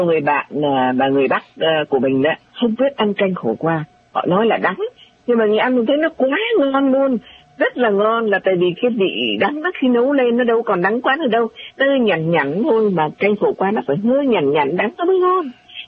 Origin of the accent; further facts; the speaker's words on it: Ho Chi Minh City, Vietnam; accent: Northern Vietnamese; là gái Sài Gòn, rõ ràng như vậy. Nếu mà nói là người miền nào thì mình là người Sài Gòn, tại vì sinh ra và lớn lên tại Sài Gòn, thành ra là nói tiếng Bắc nhưng mà đều sinh ra và lớn lên tại Sài Gòn